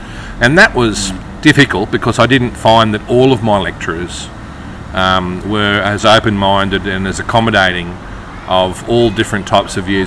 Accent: Tully, Queensland, Australia; moved away as an adult; now in Brisbane, Australia; it's the first time that I'd lived away from my hometown of Tully.

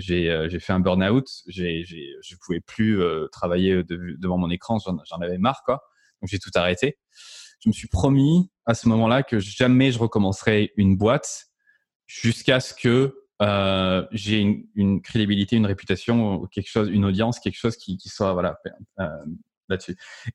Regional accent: France; accent: French; faut que je continue de pousser avec mon accent français

